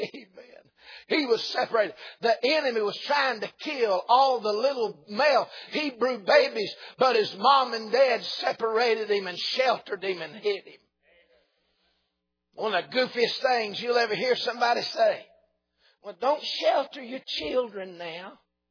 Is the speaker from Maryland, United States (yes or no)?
no; Georgia, United States; also born or lived in Missouri; My daddy was a pastor in the state of Missouri. We're from North Georgia, but he was in Missouri pastoring.